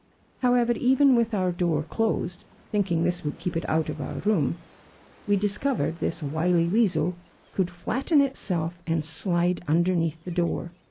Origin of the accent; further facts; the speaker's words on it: Scotland, United Kingdom; Being a Scot, it was a wedding I wish we had seen.